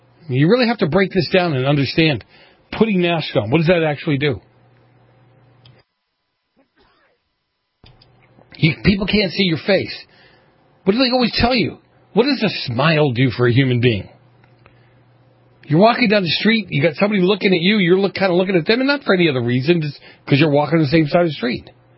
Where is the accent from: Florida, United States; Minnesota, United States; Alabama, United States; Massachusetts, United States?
Massachusetts, United States; Boston; I grew up in Boston in the 70s. You guys have heard this story a million times.